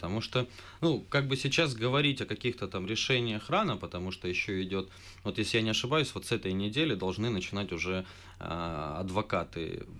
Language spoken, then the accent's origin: Russian; Ukraine; born there; я гражданин Украины, я родился в Украине